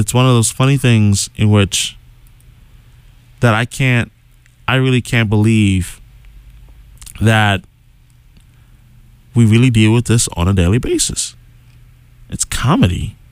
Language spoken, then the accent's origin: English; Boston, Massachusetts, United States; one of the intricacies about being a Bostonian, that dealing with parking, fun times.